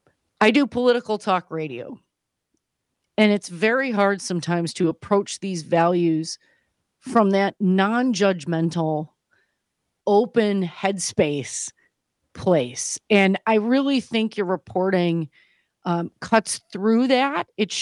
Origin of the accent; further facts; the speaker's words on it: Wisconsin, United States; growing up in Wisconsin as a Wisconsin native, while my family weren't gun owners, most of the people I know are